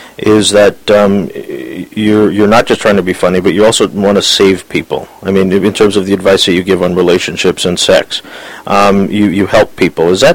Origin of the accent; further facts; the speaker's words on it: Vancouver, British Columbia, Canada; I was born in Canada. I grew up here in Vancouver. But my parents are Filipino, so that's invariably a part of who I am